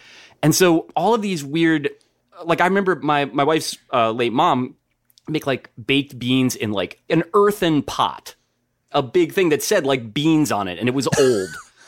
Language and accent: English; New Jersey, United States; You know, like growing up in New Jersey, we had our stuff.